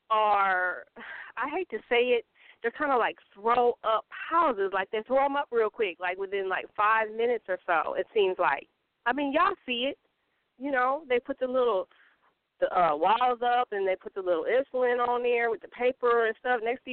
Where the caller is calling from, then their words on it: Milwaukee, Wisconsin, United States; Of course, you know I'm calling from Milwaukee, Wisconsin. So, you know, our weather here is crazy all the time.